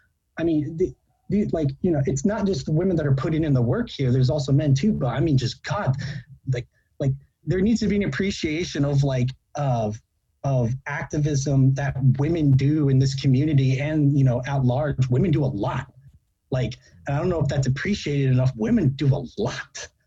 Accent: Ogden, Illinois, United States; I'm from Ogden

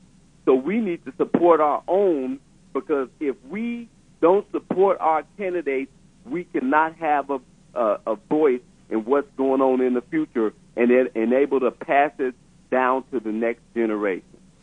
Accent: Urbana, Illinois, United States; born there; now in California, United States; I was born in Urbana, and now I live in California

